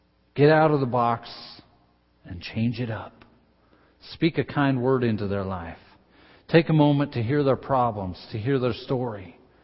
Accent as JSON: {"language": "English", "region": "Idaho", "country": "United States", "said": "I'm from North Idaho, I can get me out of any fix."}